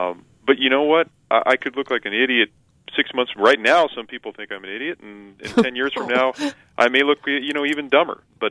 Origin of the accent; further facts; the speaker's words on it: San Diego, California, United States; Well, I grew up in San Diego and went to school in Los Angeles at UCLA, and I get a lot of these emails from my friends.